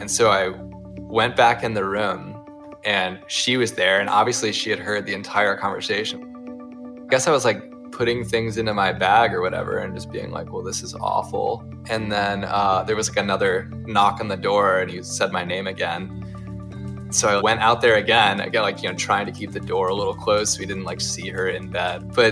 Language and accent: English; Ohio, United States; Maybe because I'm from Ohio, I don't know.